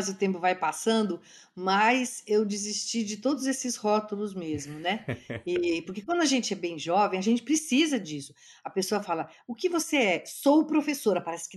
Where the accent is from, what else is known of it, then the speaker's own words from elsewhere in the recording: São Paulo, Brazil; born there; Na verdade, eu nasci em São Paulo, eu vim nascer em São Paulo. Meus pais são do interior, o meu pai é do Vale do Paraíba, era do Vale do Paraíba, e a minha mãe lá de Barretos.